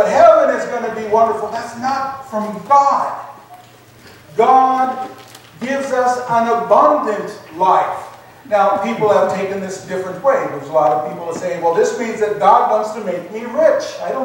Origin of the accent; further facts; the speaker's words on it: Oregon, United States; my testimony is that I was just a farm kid growing up in Oregon. And what good comes out of Oregon?